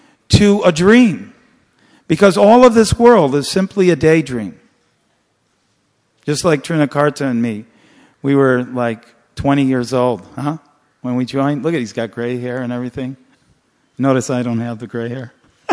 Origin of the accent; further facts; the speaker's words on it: Detroit, Michigan, United States; born there; I was born in Detroit, Michigan. I was born in a family of 14 children.